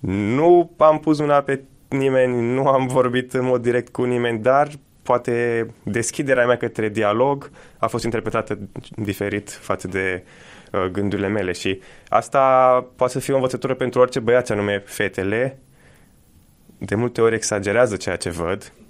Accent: Romania; moved away as an adult; now in Italy; veneam după 20 și ceva de ani de locuit în România

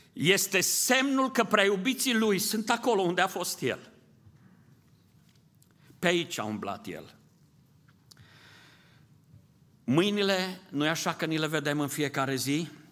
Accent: Transylvania, Romania; m-am dus acasă în satul meu transilvan, pe Valea Someșului

